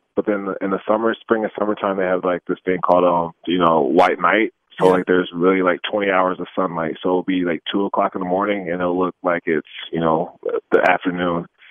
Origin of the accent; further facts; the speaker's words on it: Minnesota, United States; The weather was tough, but I'm from Minnesota, so I'm used to it.